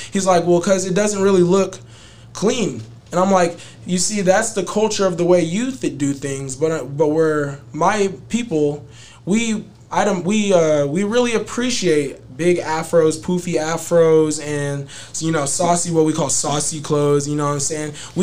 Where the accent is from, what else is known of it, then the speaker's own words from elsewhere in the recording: Las Vegas, Nevada, United States; I'm from Vegas, actually. Vegas? My family's from Chicago, but I'm from Vegas, so that's what it is for me.